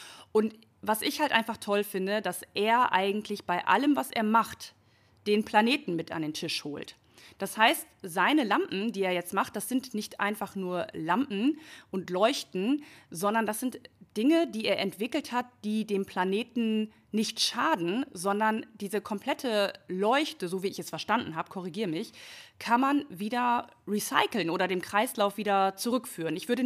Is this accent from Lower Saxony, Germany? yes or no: yes; Nordhorn, Lower Saxony, Germany; Wir sind nämlich jetzt hier gerade in meiner Heimatstadt in Nordhorn